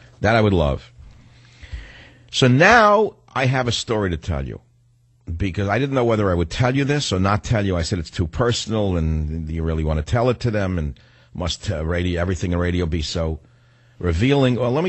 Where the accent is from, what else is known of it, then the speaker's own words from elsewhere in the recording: New York, United States; Because I grew up in New York